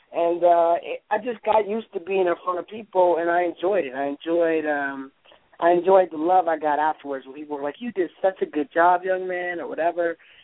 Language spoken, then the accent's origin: English; Detroit, Michigan, United States; Man, all right, so I grew up in Detroit, Michigan, a good place to be from because you get a lot of respect when you're from Detroit.